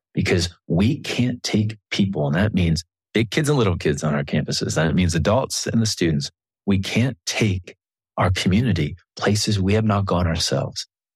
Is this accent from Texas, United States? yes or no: no; Minnesota, United States; I'm Minnesotan at the end of the day, you know, so we have a hard time speaking hard.